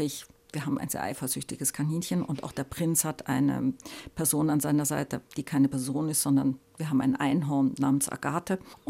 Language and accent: German; Germany; auch wenn man mich jetzt reden hört, ja, ich bin Deutsche